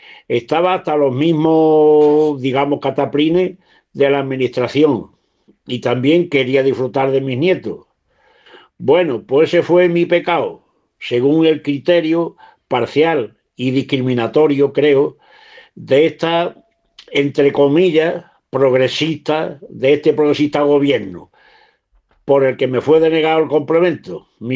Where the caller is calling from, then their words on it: Alájar, Andalusia, Spain; de Alájar, en la Sierra de Huelva, donde está la peña de Arias Montano